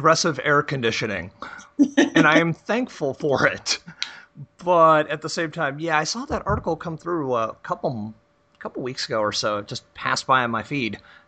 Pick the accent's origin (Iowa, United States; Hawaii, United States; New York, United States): New York, United States; When I grew up in New York, I grew up in a town where we had an art theater that would bring in foreign films and lower release.